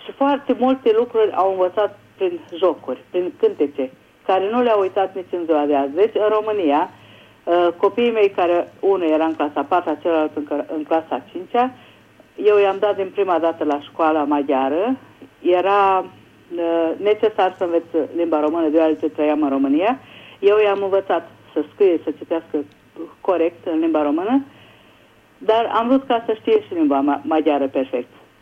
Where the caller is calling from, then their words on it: Budapest, Hungary; din Budapesta.